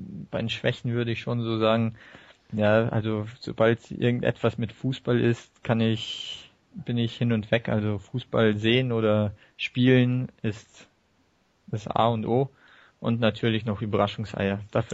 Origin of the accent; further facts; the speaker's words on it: Munich, Bavaria, Germany; bin 27 Jahre alt, komme aus München, geboren in Foggerasch, aber wohnhaft in Großschenk gewesen.